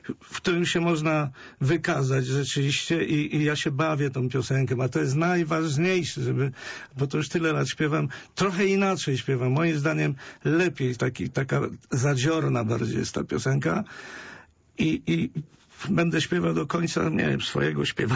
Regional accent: Greater Poland Voivodeship, Poland; now in Świebodzin, Poland; jestem wielkopolaninem z dziada, pradziada i zawsze mile wracam do Poznania. Bo muszę powiedzieć, że ja mieszkam w Świebodzinie, czyli nazywają mnie Lubuszaninem

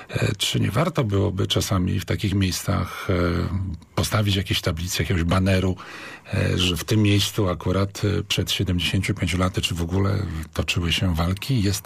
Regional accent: Poznań, Greater Poland Voivodeship, Poland; jako poznaniacy

